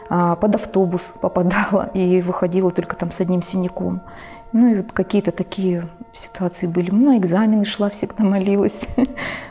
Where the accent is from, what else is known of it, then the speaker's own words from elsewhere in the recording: Yeniseysk, Krasnoyarsk Krai, Russia; Я родом из Красноярского края, город Енисейск, родной брат Тобольска.